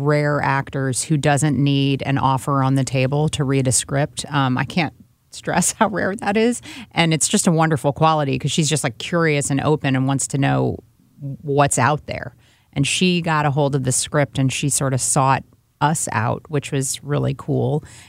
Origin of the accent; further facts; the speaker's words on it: St. Louis, Missouri, United States; I am from St. Louis, born and raised.